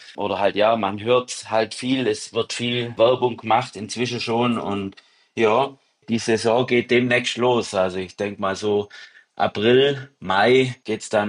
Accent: Neukirch, Baden-Württemberg, Germany; das ist zwischen Tettnang und Wangen. Da bin ich auch daheim, also das ist mein Geburtsort quasi.

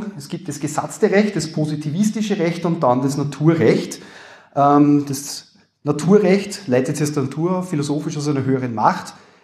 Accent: Upper Austria, Austria; accent: Upper Austrian; man hört das an meinem Akzent, glaube ich, ganz gut, wie gesagt, Oberösterreich.

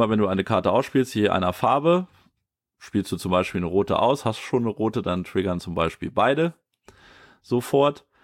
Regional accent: Eifel, Germany; Also ich komme ja aus der Eifel

